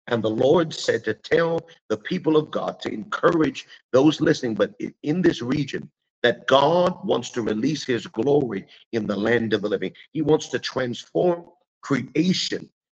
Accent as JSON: {"language": "English", "region": "California", "country": "United States", "tie": "born or raised there", "said": "See, I grew up in California, and I started working at 14 years old construction."}